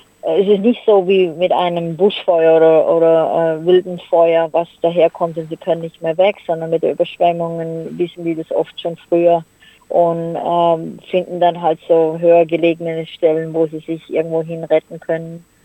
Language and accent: German; Häusern, Baden-Württemberg, Germany; now in Australia; Ich komme aus dem Schwarzwald und zwar einem kleinen Dorf, das heißt Häusern. Das hat wohl auch nur 1.000, vielleicht 1.500 Einwohner, vielleicht sind es jetzt schon mehr. Aber ja, halt ein kleines Dorf mitten im Hochschwarzwald.